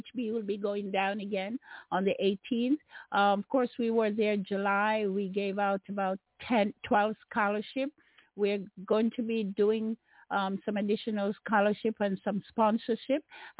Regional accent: Jamaica; because I'm Jamaican.

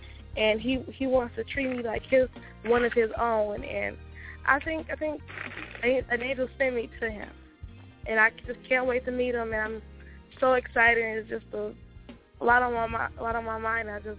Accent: Detroit, Michigan, United States; I'm from Detroit.

